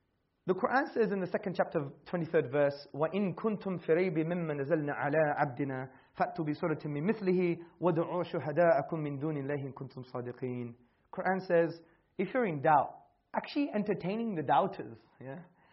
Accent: Hackney, London, United Kingdom; I was born in Hackney, by the way. And I was brought up there, as you could tell.

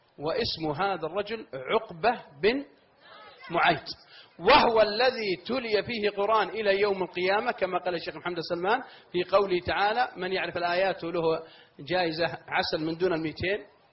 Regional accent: Al-Qassim, Saudi Arabia; عندنا من القصيم إذا قال فلان قال ترى فلان صديق فلان الروح بالروح

